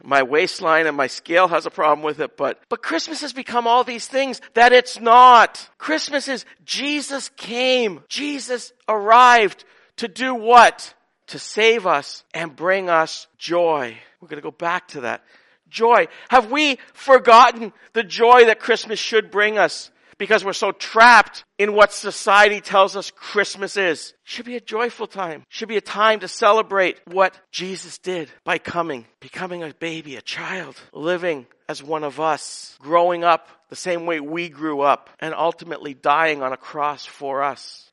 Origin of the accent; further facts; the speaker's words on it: Canada; I grew up in Canada in a Christian country